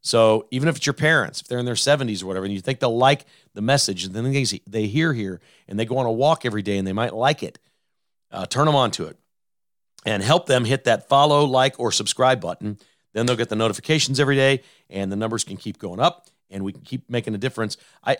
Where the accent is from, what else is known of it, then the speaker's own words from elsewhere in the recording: United States; And I enjoy that because I'm an American. I'm an American first, you know?